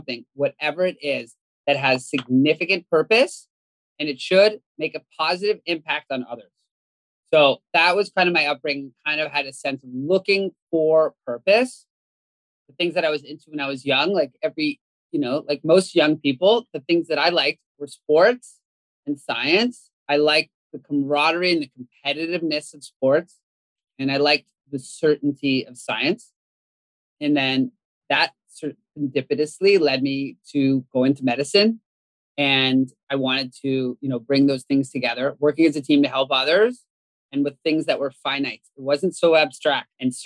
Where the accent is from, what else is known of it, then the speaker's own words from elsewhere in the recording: Canada; I grew up in Canada, you know, America's Hat, that place up north, a grandchild of Holocaust survivors.